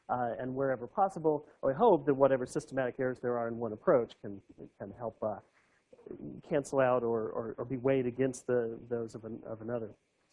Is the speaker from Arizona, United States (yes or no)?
no; Texas, United States; I'd also like to point out I'm from Texas. I've never seen this before.